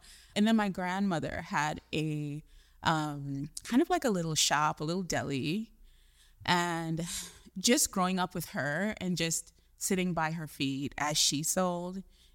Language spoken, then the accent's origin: English; Trinidad & Tobago; I'm from Trinidad, by the way. So totally. I'm speaking about the Caribbean here.